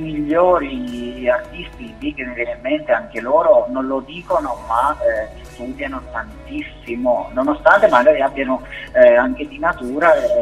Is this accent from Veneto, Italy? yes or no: no; Sicily, Italy; ero con il mio pianoforte digitale nella mia terra in Sicilia